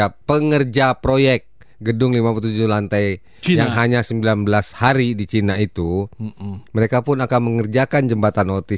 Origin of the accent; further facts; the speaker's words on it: Bogor, West Java, Indonesia; born there; Kami asli nih. Saya kelahiran Kedung Halang Bogor